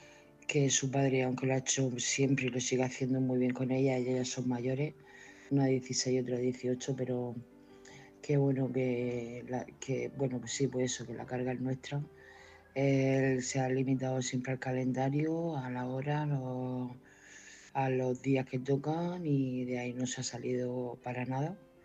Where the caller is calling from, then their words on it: Murcia, Region of Murcia, Spain; de Murcia.